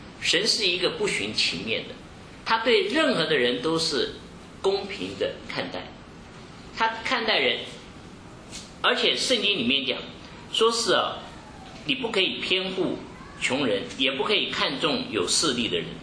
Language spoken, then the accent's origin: Chinese; China; 我们中国人